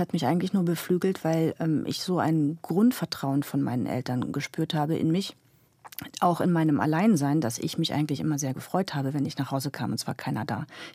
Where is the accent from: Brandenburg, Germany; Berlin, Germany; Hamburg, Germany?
Berlin, Germany; Und das sage ich als Berlinerin.